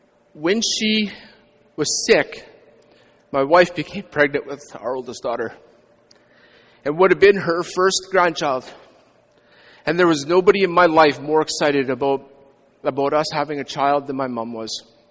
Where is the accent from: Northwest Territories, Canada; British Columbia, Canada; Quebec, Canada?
British Columbia, Canada; Quesnel; When I grew up in Quesnel, and Barkville's near there, there's this mountain called Mount Agnes.